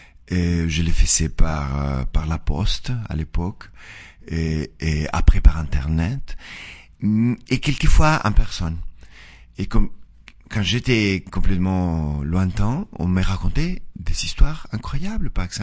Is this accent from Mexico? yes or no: yes; northern Mexico, Mexico; French is a second language; je venais du nord du Mexique et j'ai vécu au centre, mais après j'ai migré encore au nord